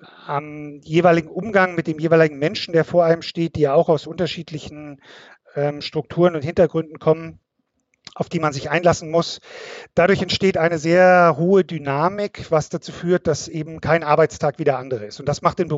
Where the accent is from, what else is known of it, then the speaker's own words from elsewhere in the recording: Munich, Bavaria, Germany; born there; Ich komme gebürtig aus München, also von ein bisschen weiter her, auch wenn man mir das nicht unbedingt sofort anhört.